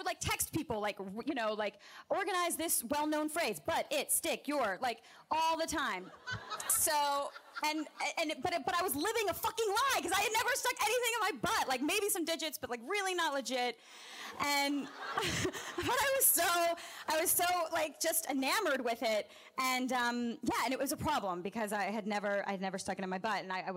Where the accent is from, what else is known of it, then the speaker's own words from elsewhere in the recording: the South, United States; And then I grew up in the South, as many other people here this evening that performed.